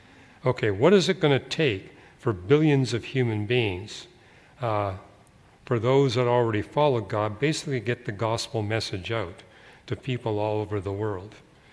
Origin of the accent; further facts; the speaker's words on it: Canada; I remember growing up in Canada